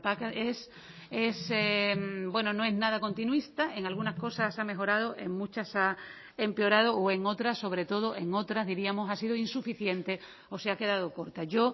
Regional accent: Extremadura, Spain; en mi región, que soy extremeña

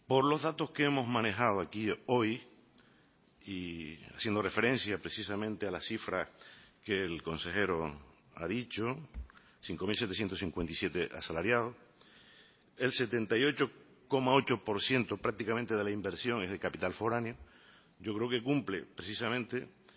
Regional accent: Canary Islands, Spain; cualquier relación entre iguales que somos los canarios

